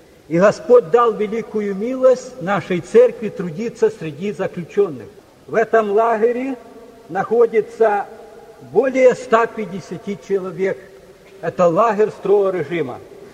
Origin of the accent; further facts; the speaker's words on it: Kharkiv, Kharkiv Oblast, Ukraine; Я сам с Украины, города Харькова.